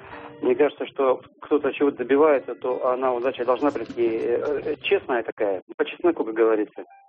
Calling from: Tyumen, Tyumen Oblast, Russia; Ну, мы звоним из Тюмени.

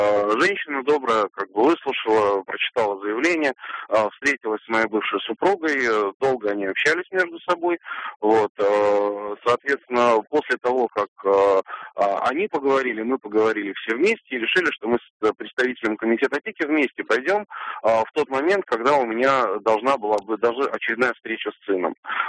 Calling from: Moscow, Russia; Нет, я из Москвы.

